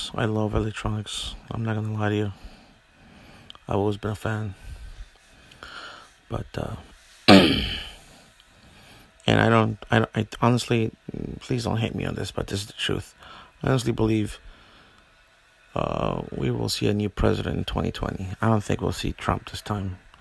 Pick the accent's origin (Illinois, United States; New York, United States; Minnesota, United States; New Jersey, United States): New York, United States; New York City; Yes, I grew up in the Bronx. Yes, I did.